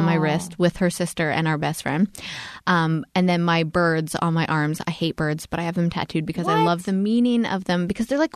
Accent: Canada; I've like made up my own accent just from like trying to take out my Canadian-ness, which I don't want to do.

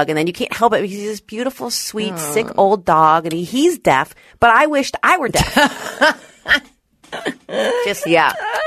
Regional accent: San Francisco, California, United States; I'm not great with a lot of stimulation, but I'm from San Francisco, and my mom took me to Chinese New Year, which is a big thing there.

